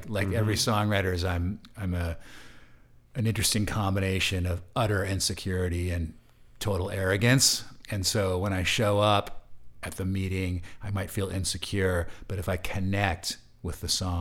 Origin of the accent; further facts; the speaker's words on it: San Francisco, California, United States; I'm not from Texas. We were just living there for a month. Mm. I'm from San Francisco.